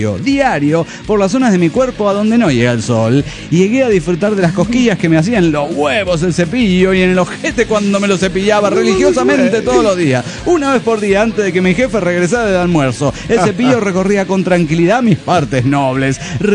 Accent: Cafayate, Salta, Argentina; Claro que yo soy cafayateña de Salta, del Cafayate.

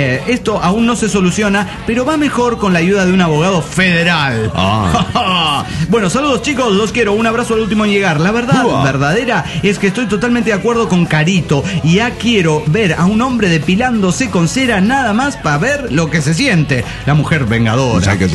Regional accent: Mexico City, Mexico; Soy el ilusionado del DF mexicano.

